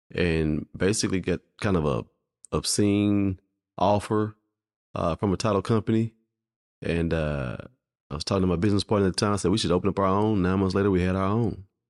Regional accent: Fort Worth, Texas, United States; Well, I grew up in Fort Worth, Texas.

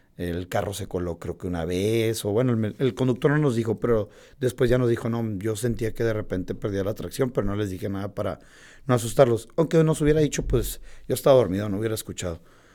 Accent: Mexico; Como buenos mexicanos jóvenes que se creen invencibles ante las incomodidades del mundo

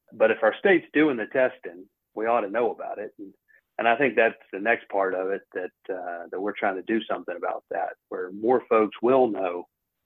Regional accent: Tuscaloosa, Alabama, United States; When I was a kid, I grew up in Tuscaloosa.

